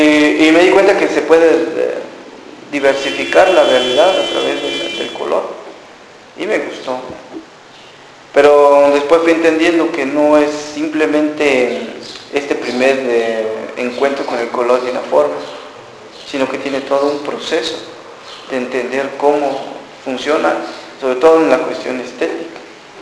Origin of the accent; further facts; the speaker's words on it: Unión Juárez, Chiapas, Mexico; also born or lived in Tapachula; yo estudié un poco allá, lo que fue primaria, secundaria, bachillerato, allá en mi pueblo, en Unión Juárez. Después, por la necesidad de querer estudiar un poco más, me fui a Tapachula, a la ciudad.